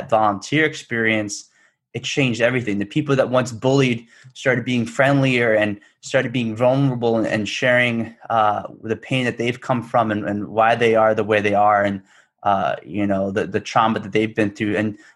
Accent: Northport, New York, United States; We would go to the VA hospital in my hometown here in Northport.

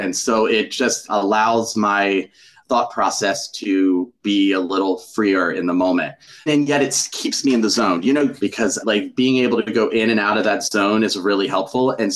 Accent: Maryland, United States; I was raised in Maryland, where most people are either Catholic or Methodist.

